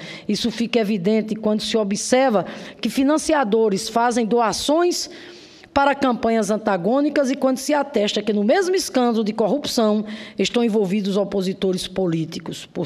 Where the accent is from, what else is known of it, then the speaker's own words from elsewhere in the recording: Rio Grande do Norte, Brazil; lá do meu estado, Rio Grande do Norte